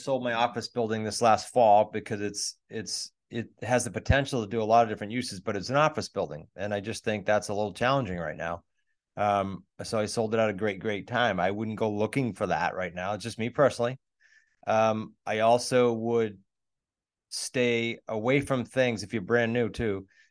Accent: New England, United States; Our personalities might not fit. We're from New England. Who knows?

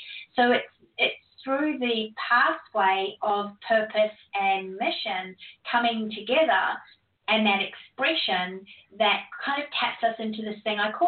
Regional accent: New Zealand; also born or lived in United States / Europe; now in Australia; I am a New Zealander, by the way, just to put that accent to bed. You're wondering where I'm from. I'm a New Zealander, but I live in Australia now. And I've lived in the United States and Europe.

